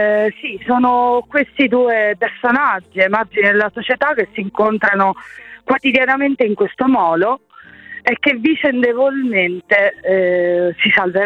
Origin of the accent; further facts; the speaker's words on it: Palermo, Sicily, Italy; ovviamente io sono palermitana